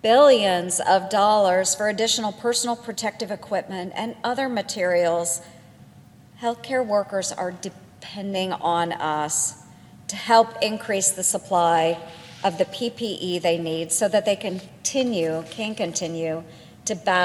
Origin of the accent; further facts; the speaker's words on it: Iowa, United States; I also think about the seniors across my home state of Iowa